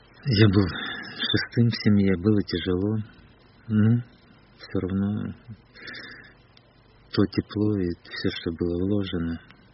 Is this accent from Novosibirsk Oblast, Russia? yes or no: yes; Iskitim, Novosibirsk Oblast, Russia; born there; Город Искитим. Недалеко от этого городка Новосибирского. И там я учился потом в университете.